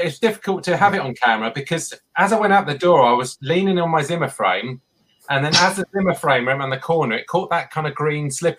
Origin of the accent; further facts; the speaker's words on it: St Albans, East of England, United Kingdom; I grew up in St Albans and there was no pot welds around.